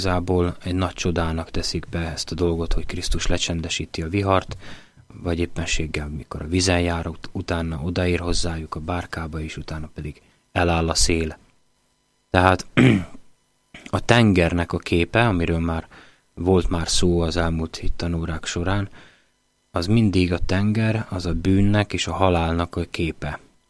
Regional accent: Komárom, Komárom-Esztergom, Hungary; Pedig egy komáromi gyerek vagyok, aki a csapvízen nőtt föl Hajdanán

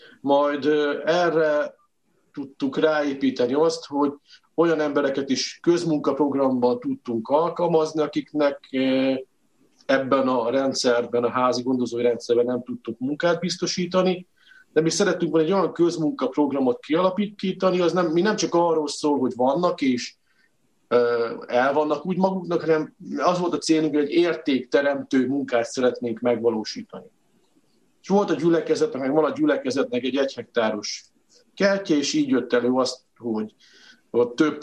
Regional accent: Szabolcs-Szatmár-Bereg, Hungary; én Szabolcsból származom

